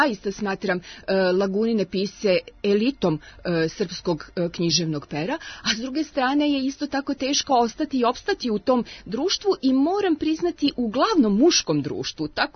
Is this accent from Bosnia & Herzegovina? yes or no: no; Smederevo, Šumadija and Western Serbia, Serbia; moj život i moje detinjstvo i moju mladost u Smederevu